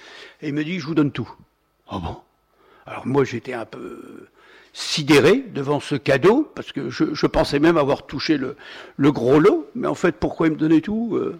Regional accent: Normandy, France; born there; Je suis né dans le Cotentin, et comme d'autres, on est raccroché à son enfance.

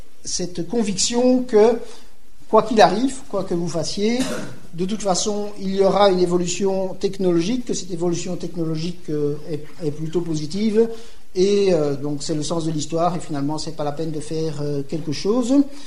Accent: Belgium; puisque je viens de Belgique

